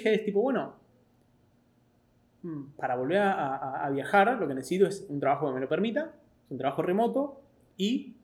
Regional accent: Argentina; soy un emprendedor argentino

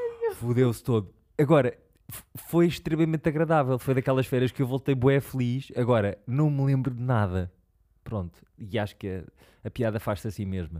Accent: Lisbon, Portugal; Porque eu sou tipo lisboeta de 4 gerações, que é uma coisa raríssima.

